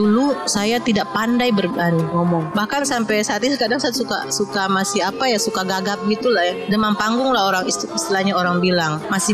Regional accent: Toro, Central Sulawesi, Indonesia; saya orang Toro. Saya orang Atatoro, tetap tidak akan hilang itu. Karena dimanapun saya berada, saya tetap menggunakan bahasa saya ketika bertemu dengan orang yang sesuku dengan saya. Bahasa Kulawi, bahasanya bahasa Kulawi Moma. Yang dipakai orang Atatoro

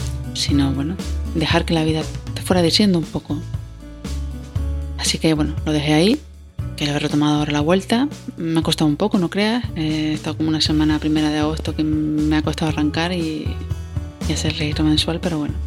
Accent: Canary Islands, Spain; ya tenía un viaje programado para irme a mi tierra, a Gran Canaria

